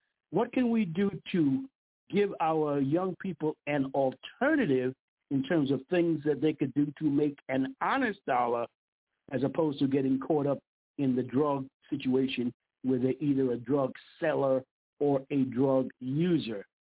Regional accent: New York City, New York, United States; And Dennis and I grew up together in Brooklyn, in the East New York section of Brooklyn.

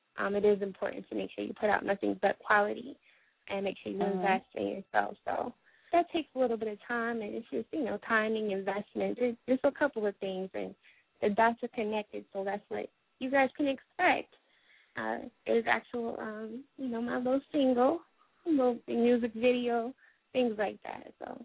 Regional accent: Killeen, Texas, United States; I'm from the Texas area. So shout out to Killeen, Texas, that's where I'm from.

